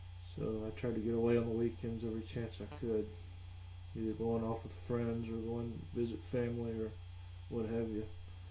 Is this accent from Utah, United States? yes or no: no; Virginia, United States; also born or lived in Texas / North Carolina; I was born in Texas originally, and lived most of my life in Virginia and North Carolina.